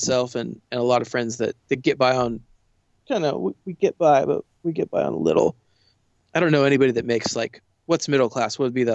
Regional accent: San Diego, California, United States; I grew up in San Diego and that's like what we grew up eating.

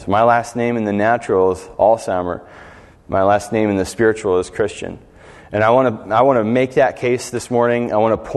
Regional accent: Utica, New York, United States; now in Oneonta, United States; I'm from the Utica area, and I came down here for college and met my wife and made some awesome friends and family here in Oneonta, so we decided to stick around here.

